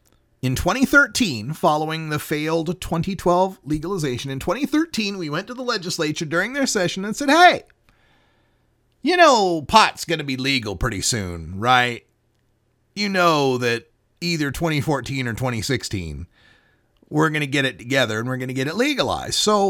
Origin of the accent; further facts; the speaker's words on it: Oregon, United States; Talking a little bit about my home state of Oregon